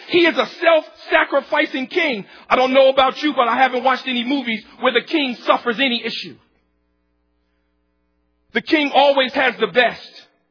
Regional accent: United States; We're so American, sometimes we've taken that part of suffering out of the gospel.

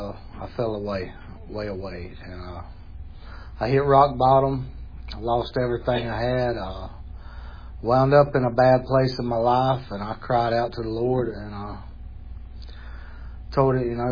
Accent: Bonifay, Florida, United States; I'm from Bonifay, Florida, 46 years old.

